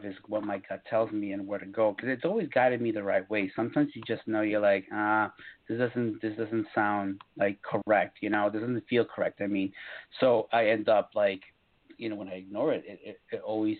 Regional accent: New England, United States; Like, I'm from New England, people who are listening in, and I go to Salem.

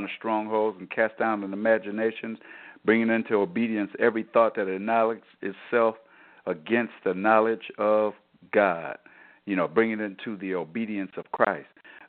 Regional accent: Michigan, United States; now in Florida, United States; I'm from Michigan, and I had lived in Michigan all my life until last year. I just moved to a warmer climate, which is the state of Florida.

